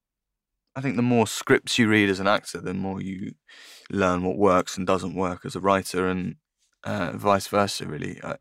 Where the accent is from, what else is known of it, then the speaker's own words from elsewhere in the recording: East of England, United Kingdom; most people wouldn't know that I'm from Essex now, I suppose, unless I told them.